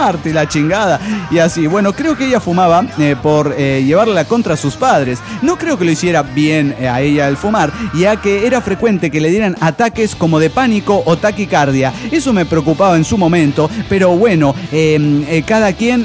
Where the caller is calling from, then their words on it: Chihuahua, Mexico; de Chihuahua, México, señor.